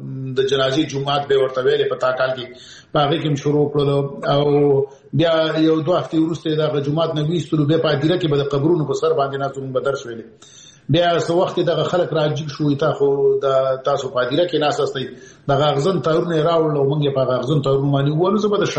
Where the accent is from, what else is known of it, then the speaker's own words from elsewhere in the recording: Peshawar, Khyber Pakhtunkhwa, Pakistan; زه پېښور کې د اول صف نه نیولې تر 12 پورې ما ته درس ویلی دی